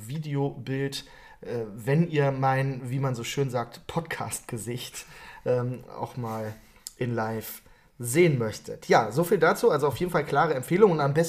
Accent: North Rhine-Westphalia, Germany; so sind wir Rheinländer

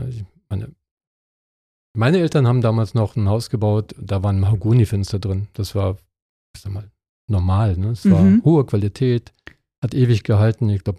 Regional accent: Harz, Germany; ich komme aus dem Harz.

